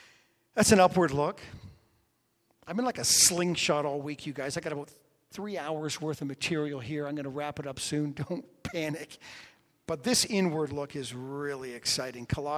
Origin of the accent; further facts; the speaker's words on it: Canada; "Hey, everybody, I'm from Canada," and I pointed to the little spot in Canada where I live